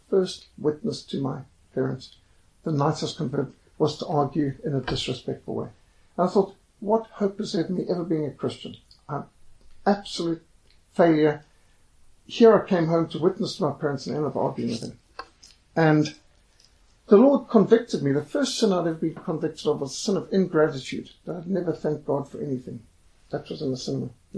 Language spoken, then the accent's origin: English; Zimbabwe; I said, no, I'm a Rhodesian. I'm not English.